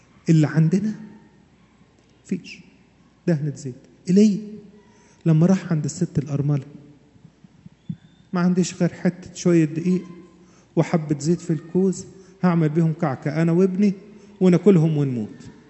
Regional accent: Asyut, Asyut Governorate, Egypt; حد فيكم هنا من الصعيد؟ أنا من الصعيد. في فترة الخمسين، لما بتقوم رياح الخمسين بتبقى جاية من الجبال، بالذات عندنا في أسيوط علشان حوالين أسيوط في جبال

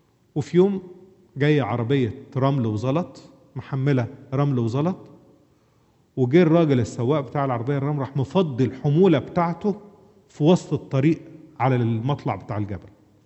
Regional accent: Asyut, Asyut Governorate, Egypt; من عندنا في أسيوط

